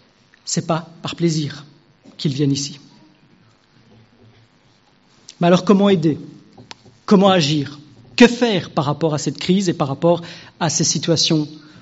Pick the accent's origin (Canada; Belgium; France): Belgium; il suffit de regarder chez nous, en Belgique, à quelques kilomètres d'ici